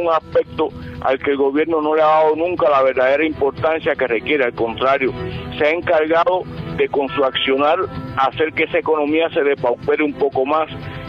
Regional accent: Cuba

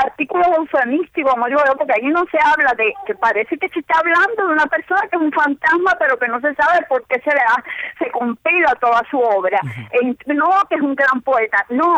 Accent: Cuba; moved away; Sabrá Dios quién es él, porque cuando yo salí de Cuba en el año 79, él no existía.

